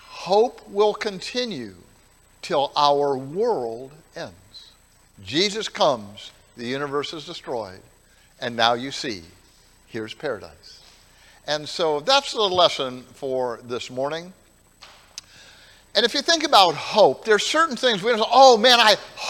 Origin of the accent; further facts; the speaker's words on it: Ohio, United States; I said, look, I grew up in Ohio. Man, it 10 below and 3 feet of snow.